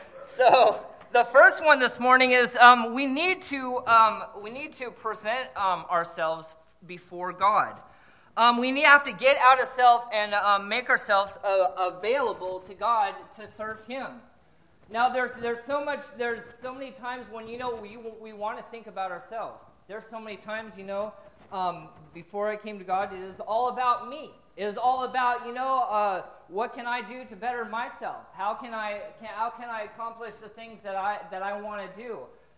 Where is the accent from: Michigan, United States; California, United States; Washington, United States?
Washington, United States; Sequim; I grew up in Sequim, Washington. This is my hometown. I'm officially a Sequimite.